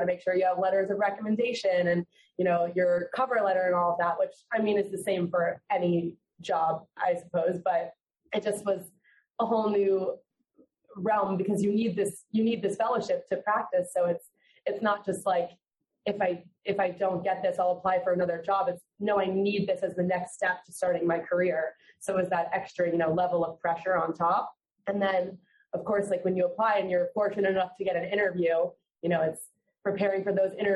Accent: Fort Lauderdale, Florida, United States; So I'm from Fort Lauderdale. So I started local and just started calling, you know, all of the hospitals near me and through the state.

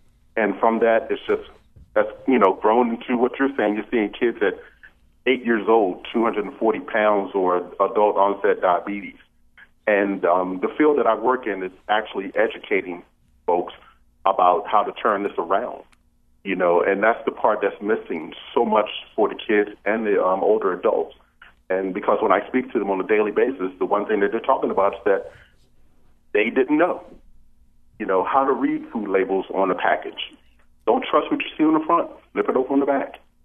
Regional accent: Baltimore, Maryland, United States; because I grew up in Baltimore. As a matter of fact, the church that she's having a meeting in, I graduated from that in the sixth grade.

